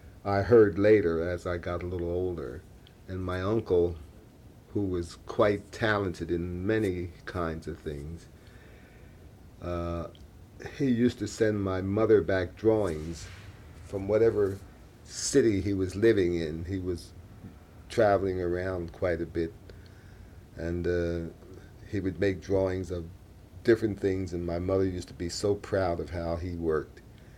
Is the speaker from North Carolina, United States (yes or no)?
no; Wilmington, Delaware, United States; Well, I was born in Wilmington, Delaware in 1916, on the east side of Wilmington.